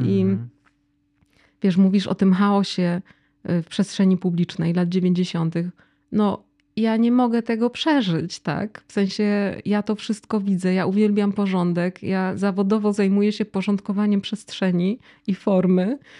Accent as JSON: {"language": "Polish", "region": "Silesian Voivodeship", "country": "Poland", "tie": "born or raised there", "said": "Nie mam żadnych skandynawskich przodków, nie mam rodziny w Skandynawii. Wychowałam się na Śląsku"}